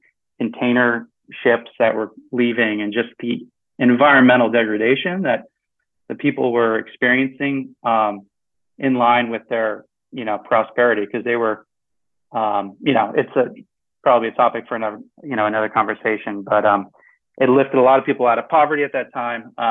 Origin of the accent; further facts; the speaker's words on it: Irvine, California, United States; Irvine, California. Yes. The safest city in America, probably 10 years running in a row.